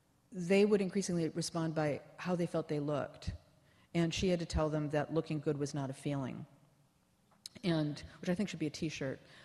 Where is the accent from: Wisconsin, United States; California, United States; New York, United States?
California, United States; Berkeley; because I'm from Berkeley, as being like the food movement